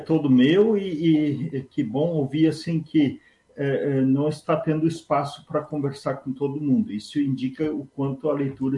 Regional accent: Canguçu, Rio Grande do Sul, Brazil; born there; moved away; also born or lived in Paraná / Mato Grosso / Rondônia / São Leopoldo; eu nasci em Canguçu, em 1962, aí meu pai tinha um desejo de dar terra para os filhos, e aí ele decidiu ir para subir, primeiro Paraná, depois Mato Grosso, aí morei em Rondônia

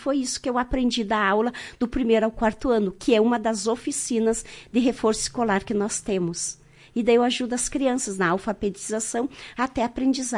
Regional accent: Cruz Alta, Rio Grande do Sul, Brazil; now in Marau, Brazil; Eu sou da cidade de Cruz Alta.

